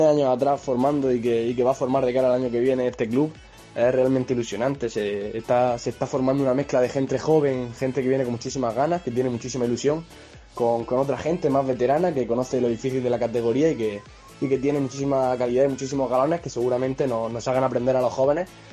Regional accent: Andalusia, Spain; La verdad es que para mí volver a Andalucía, volver a mi tierra, es una cosa que me hace muchísima ilusión

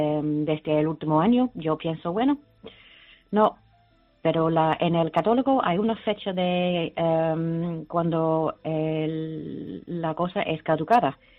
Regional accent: England, United Kingdom; Spanish is a second language; now in Spain; Soy inglesa, pero vive aquí en esta zona desde el año 87.

